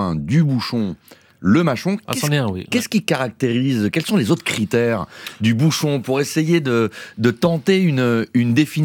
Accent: Lyon, Auvergne-Rhône-Alpes, France; je suis lyonnais de naissance. Et j'ai grandi avec ces nourritures évidemment.

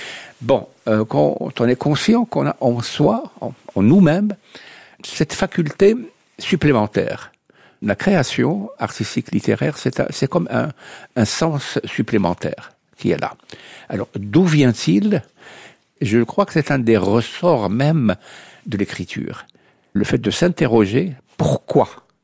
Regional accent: Fez, Fès-Meknès, Morocco; born there; je suis né en 1942 à Fès, au fin fond de la médina de Fès, à l'époque du protectorat français, qui s'est instauré en 1912, qui devait se terminer 40 ans plus tard, dans une famille traditionnelle, traditionnaliste

